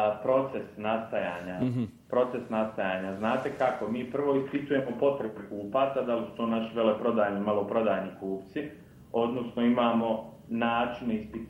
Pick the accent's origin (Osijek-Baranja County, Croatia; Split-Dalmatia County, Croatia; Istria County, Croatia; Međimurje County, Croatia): Split-Dalmatia County, Croatia; to djetinjstvo koje sam uveo na Braču, u jednom vrlo malom bitovom mjestu.